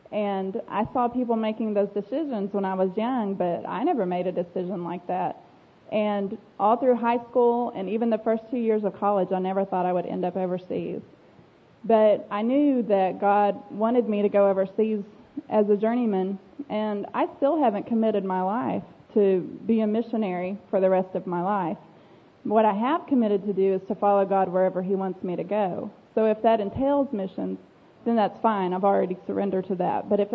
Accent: Frederick, Oklahoma, United States; I'm from Frederick, Oklahoma.

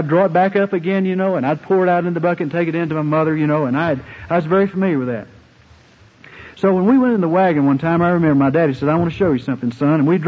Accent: Ovett, Mississippi, United States; I grew up in Ovette, Mississippi. Really, I grew up out from Ovette, Mississippi, near a giant oak tree. In fact, it is about 15 miles from Ovette, Mississippi, where I grew up.

